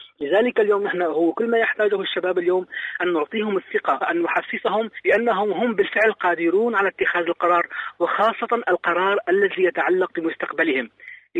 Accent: Syria; عندنا في سوريا

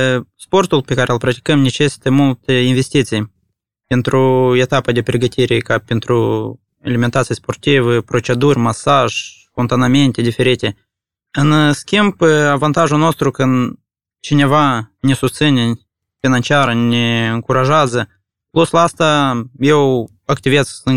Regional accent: Moldova; piesa asta ne reprezintă, într-adevăr, că suntem moldoveni

